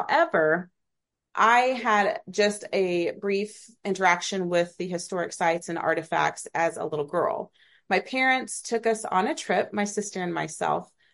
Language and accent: English; Oklahoma, United States; now in Lee's Summit, United States; I grew up in Oklahoma. I am now in Kansas City, Missouri, specifically Lee's Summit, Missouri.